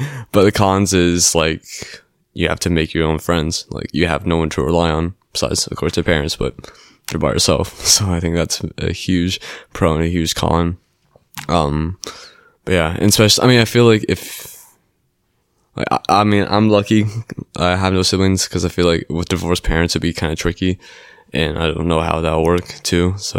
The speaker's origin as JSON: {"language": "English", "town": "Huntington Beach", "region": "California", "country": "United States", "said": "I'm from Huntington Beach. My dad's a firefighter. My mom is a nurse"}